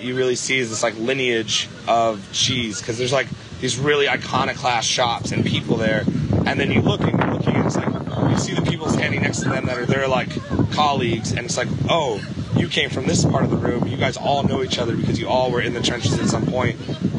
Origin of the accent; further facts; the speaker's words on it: Midwest, United States; I'm from the Midwest.